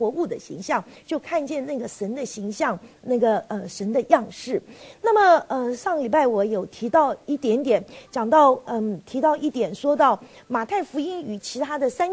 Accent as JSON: {"language": "Chinese", "country": "China", "said": "当我们中国人想到牛的时候"}